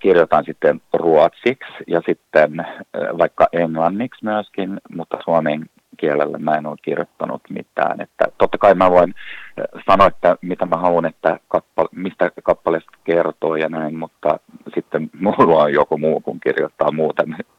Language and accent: Finnish; Ekenäs, Uusimaa, Finland; now in Helsinki, Finland; Tulen siis Tammisaaresta, mutta asun nyt tällä hetkellä Helsingissä